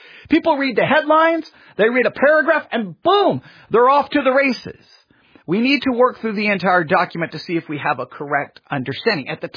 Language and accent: English; Texas, United States; So, and not only that, I'm from West Texas